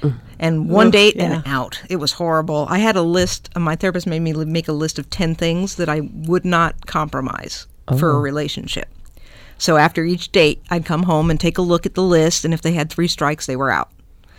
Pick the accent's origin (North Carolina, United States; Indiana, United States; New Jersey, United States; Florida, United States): Florida, United States; Because, you know, I'm from Florida. I lived there 28 years, right?